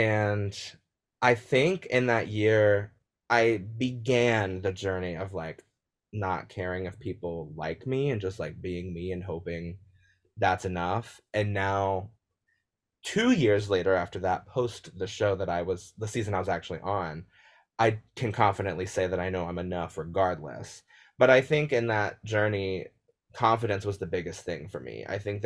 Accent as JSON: {"language": "English", "town": "Carlisle", "region": "Ohio", "country": "United States", "tie": "born or raised there", "said": "actually, it was … who was like, from Carlisle, Ohio. And I was like, that is not the name of my hometown. Not Carlisle, but okay."}